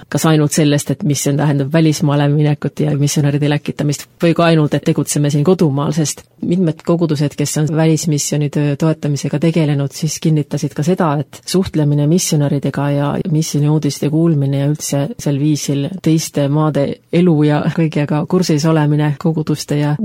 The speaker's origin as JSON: {"language": "Estonian", "country": "Finland", "lives_now": "Estonia", "said": "Minul, kes olen Soomest tulnud"}